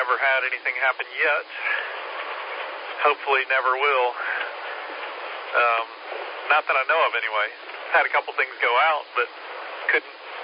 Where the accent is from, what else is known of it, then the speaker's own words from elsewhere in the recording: Ohio, United States; born there; Well, actually not. Technically, I was born in Ohio.